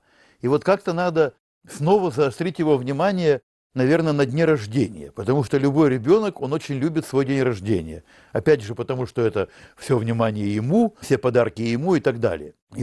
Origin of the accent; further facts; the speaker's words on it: Ural, Russia; на Урале, откуда я родом